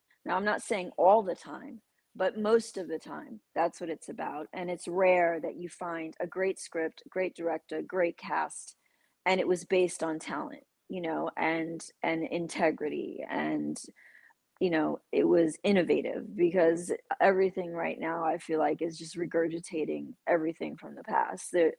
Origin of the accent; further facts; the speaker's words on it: New York City, New York, United States; I'm from the South Bronx. I'm not from LA, right? Okay. So I'm from New York. So I'm a New Yorker.